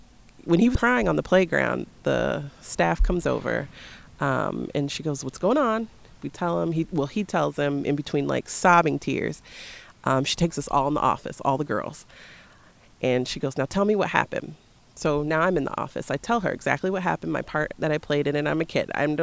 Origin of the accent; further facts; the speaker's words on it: Bloomington, United States; being born and raised in Bloomington, I didn't go to school in like a diverse community. It was predominantly white.